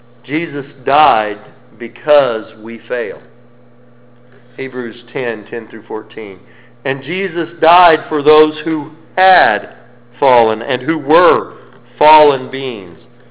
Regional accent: United States; I'm an American. We don't run from anything.

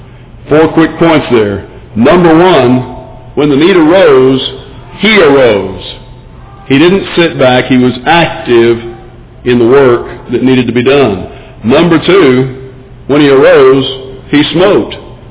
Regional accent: Victoria, Texas, United States; from Midtown in Victoria, Texas

